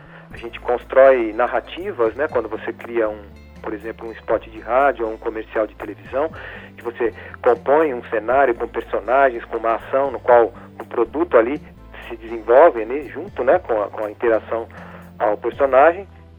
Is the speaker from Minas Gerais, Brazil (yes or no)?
no; Cravinhos, São Paulo, Brazil; eu vim de Cravinhos, né, uma pequena cidade do interior de São Paulo